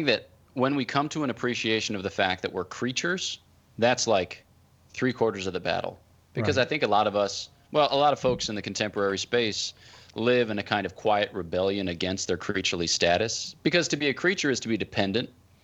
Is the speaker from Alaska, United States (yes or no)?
no; Abington, Pennsylvania, United States; born there; I was born in Abington, Pennsylvania on June 6th, 1988.